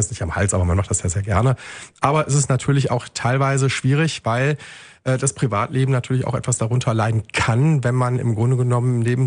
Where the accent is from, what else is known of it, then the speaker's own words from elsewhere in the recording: Wuppertal, North Rhine-Westphalia, Germany; ich bin richtiger Original-Ur-Wuppertaler. Ja, also ich bin im Kapellchen geboren und bin dann quasi, glaube ich, die ersten 3 Jahre meines Lebens habe ich dann in Barmen auch gewohnt. Dann sind wir nach Kronberg gezogen und dann wieder zurück nach Barmen.